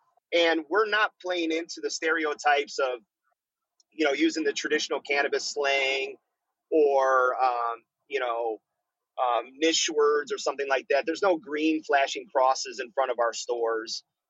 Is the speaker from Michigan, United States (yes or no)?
yes; Michigan, United States; we're all born and raised in Michigan.